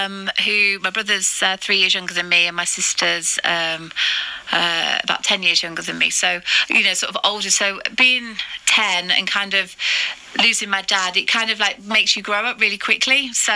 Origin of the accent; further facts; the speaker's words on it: Oxford, South East England, United Kingdom; born there; Yes, I was born in Oxford, 10th of July.